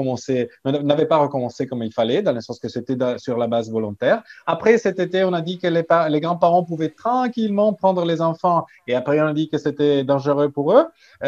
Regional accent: Bergamo, Lombardy, Italy; French is a second language; en l'occurrence à Bergame, qui est ma ville natale

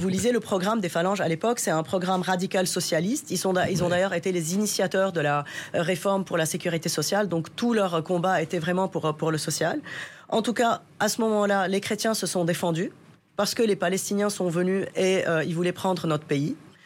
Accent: Lebanon; On s'est défendu en tant que Libanais.

